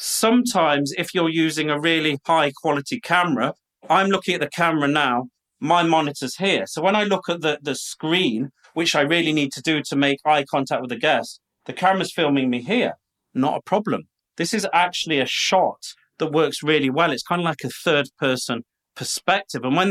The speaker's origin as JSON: {"language": "English", "country": "United Kingdom", "also_born_or_lived": "Colombia", "moved": "yes", "lives_now": "Florida, United States", "said": "I'm speaking to you today from Florida. This is Florida. I'm from the United Kingdom. I spent a decade in Colombia. And when we moved to Florida last year"}